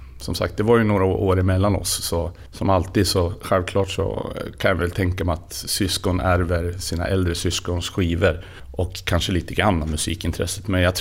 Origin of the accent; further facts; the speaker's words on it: Sundsvall, Västernorrland County, Sweden; Jag kommer ju här från Sundsvall och har mina rötter på Södermalm i Sundsvall.